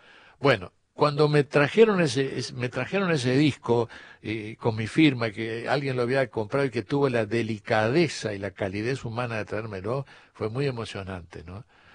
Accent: Montevideo, Uruguay; born there; Yo nací en el Hospital Militar de Montevideo.

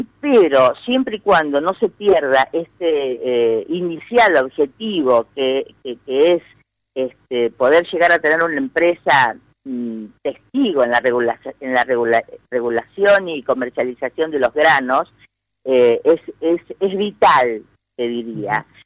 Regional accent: Wheelwright, Santa Fe, Argentina; yo, por ejemplo, vengo de un pueblo rural. Los pueblos rurales de donde vengo yo, por ejemplo, yo soy de la localidad de Wheelwright

